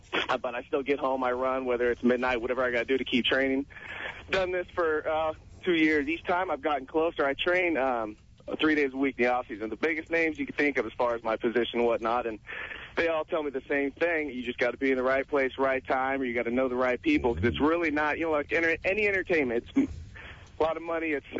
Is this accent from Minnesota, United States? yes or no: no; California, United States; I'm from SoCal.